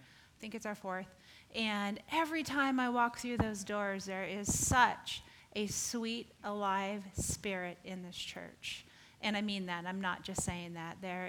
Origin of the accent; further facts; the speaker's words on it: California, United States; moved away; but we came from California. I feel like I should preface that with a I'm sorry. But anyhow, he was our first friend here in Texas